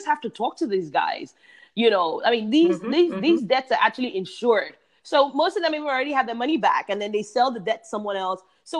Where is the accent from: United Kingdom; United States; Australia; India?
United Kingdom; England; Remember, I grew up in England.